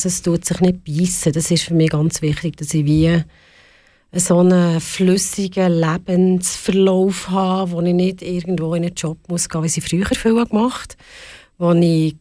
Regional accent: Switzerland; Weil ich als Schweizerin, auch in Europa, auf diesem Planet.

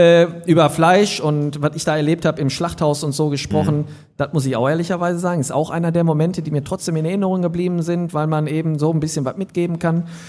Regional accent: Hattingen, North Rhine-Westphalia, Germany; Das ist das Symbol von Hattingen, meiner Heimatstadt, was ja eigentlich nicht im Ruhrpott liegt

